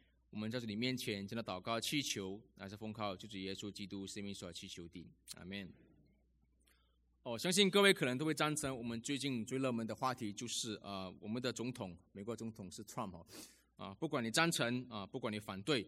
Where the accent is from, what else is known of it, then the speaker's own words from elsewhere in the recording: Malaysia; 我出生在马来西亚我自小就是一个在多元文化背景长大的孩子当我出生长大的时候在我的身边里面不但只有华人，有马来人，有印尼人，有菲律宾人，还有土著